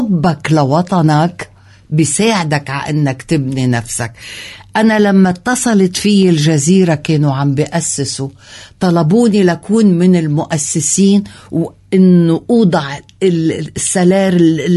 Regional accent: Beirut, Beirut Governorate, Lebanon; انا بنت بيروت بنت المصيطبه جاره صائب سلام جاره الاشرفيه انا فخوره ببلدي

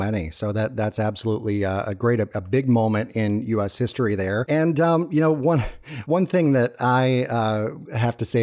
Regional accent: Georgia, United States; in Georgia, my home state, we have jungle primaries sometimes

